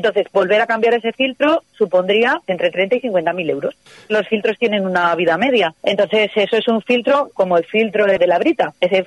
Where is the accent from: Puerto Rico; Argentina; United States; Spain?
Spain; Lastras de Cuéllar, Castile and León; yo trabajo en un pueblo al lado, en una tienda de muebles. Hay un poco de todo tipo, hay mucha gente que vive en mi pueblo pero va a Segovia a trabajar, pero natural del pueblo, agricultura y ganadería.